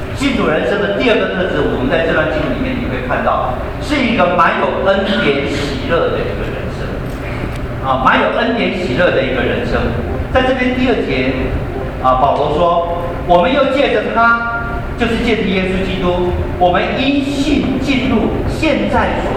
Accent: China; 一个最贴切的描述就是我们中国人的一个成语，叫做如鱼得水。

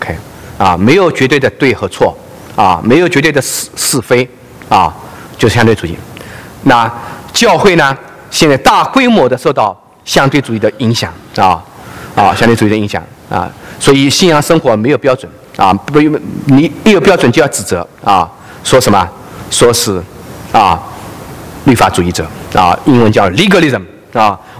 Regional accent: China; 我从大陆来，

